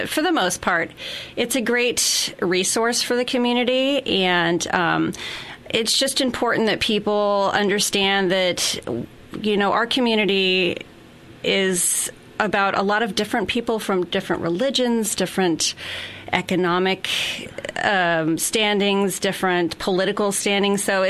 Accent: Medford, Oregon, United States; also born or lived in Seattle / Los Angeles; Yes, I grew up in the Valley. I graduated from North Medford High School. Spent a little time out of the area. I lived in Seattle and Los Angeles for a while, but had to come back

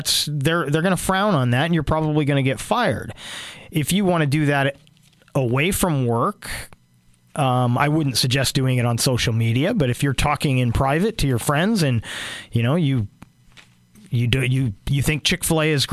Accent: San Francisco Bay Area, California, United States; I watch them because they're good basketball players, and I grew up in the Bay Area, and that's my team.

